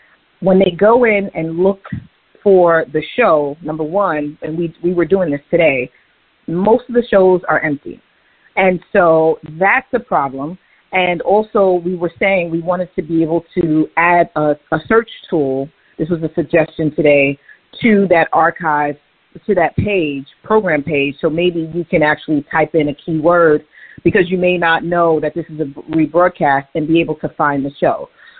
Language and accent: English; New York, United States; But I'm a New Yorker, and I'm about to run the train